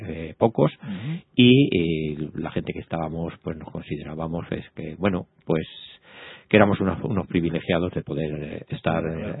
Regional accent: Torrejón de Ardoz, Community of Madrid, Spain; yo nací en Torrejón. Estuve en la escuela de Torrejón hasta los 10 años, fui a Madrid

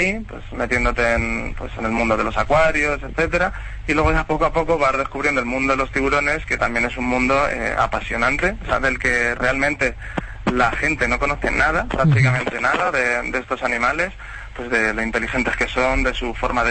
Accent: Madrid, Community of Madrid, Spain; Sí, soy de Madrid.

